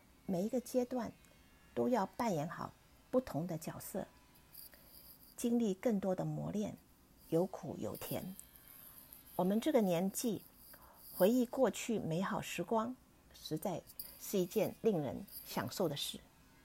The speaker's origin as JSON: {"language": "Chinese", "country": "Hong Kong", "tie": "born or raised there", "said": "我小时候在香港，不知人间疾苦，拥有无忧无虑的童年。虽然是独生女，可是我并不觉得孤单。"}